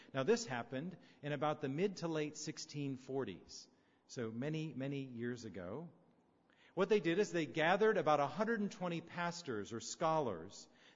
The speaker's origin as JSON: {"language": "English", "region": "Florida", "country": "United States", "tie": "born or raised there", "said": "I actually grew up in Florida, in the U.S., and I grew up in the Baptist church. So believe it or not, I was a Baptist."}